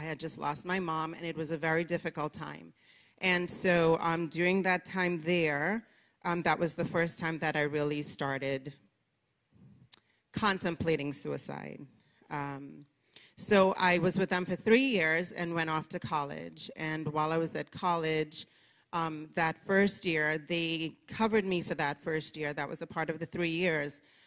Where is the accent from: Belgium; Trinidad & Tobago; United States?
Trinidad & Tobago; And so I grew up in Trinidad and Tobago.